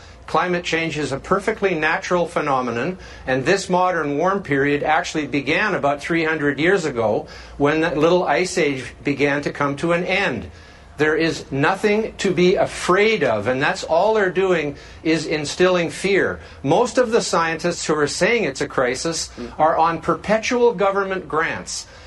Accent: Canada; being a Canadian

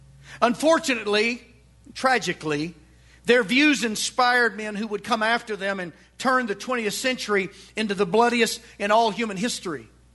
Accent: Arkansas, United States; I grew up in Western Arkansas. We were not racist, but I will admit to you that in the time and the place in which I grew up, there were racist overtones.

